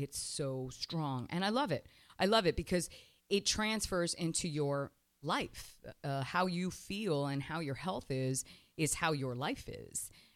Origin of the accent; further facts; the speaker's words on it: New Jersey, United States; I am from New Jersey. I was born in New Jersey.